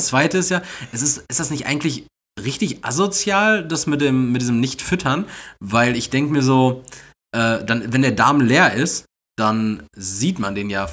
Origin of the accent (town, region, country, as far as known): North Rhine-Westphalia, Germany